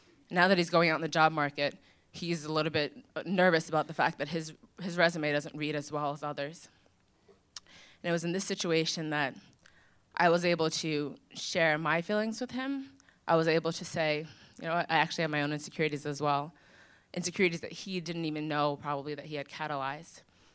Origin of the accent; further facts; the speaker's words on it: Long Island, New York, United States; Because I grew up in Long Island. And so throughout the day, the Long Island suburban paradise is lovely.